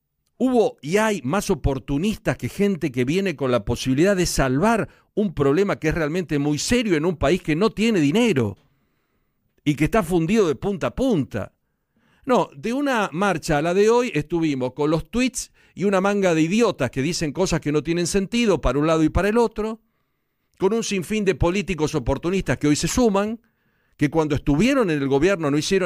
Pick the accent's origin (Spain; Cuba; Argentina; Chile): Argentina; soy argentino, vivo en el país, pago los impuestos y quiero seguir viviendo en la Argentina.